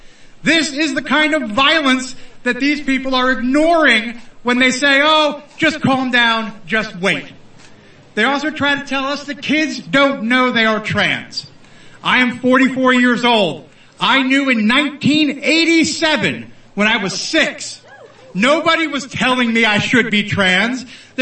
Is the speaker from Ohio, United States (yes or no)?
no; Harrisburg, Pennsylvania, United States; moved away as an adult; now in New Zealand; I'm from the state of Pennsylvania, the city of Harrisburg